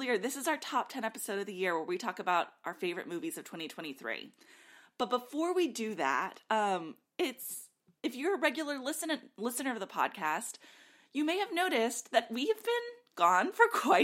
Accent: Nashville, Tennessee, United States; Let me introduce myself. … I am still from Nashville, Tennessee.

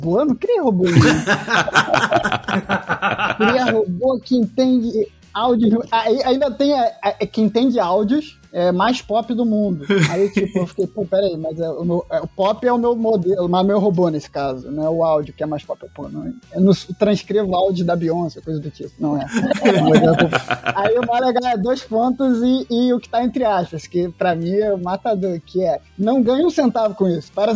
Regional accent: Japeri, Rio de Janeiro, Brazil; E eu sou um japeriense, eu nasci em Japeri, uma cidade da Baixada Fluminense do Rio. Sou carioca, que nem o Paulo.

